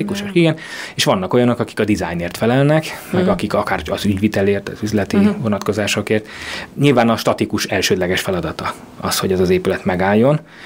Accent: Hungary; én ezt tudom, én is vidéki származású vagyok

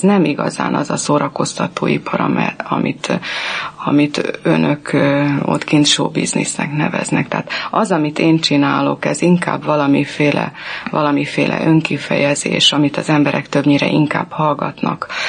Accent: Budapest, Hungary; also born or lived in Pély; tulajdonképpen ott születtem, lévén az, hogy az édesapám egri volt, és éppen akkor Pélyen tanított. Tehát egy ilyen félig meddig kis palóc faluban, nem messze Egertől

